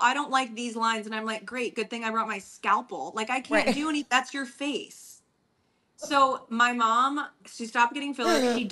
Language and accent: English; Minnesota, United States; I moved all over the place, but I grew up in Minnesota mostly.